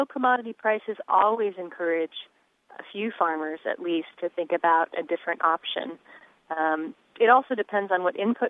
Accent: Montana, United States; Even though I was from Western Montana, which is very far away in social and geographical feature terms from Eastern Montana

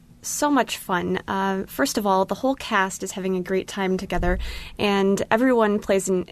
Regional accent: Washington, Iowa, United States; I'm from Washington, Iowa.

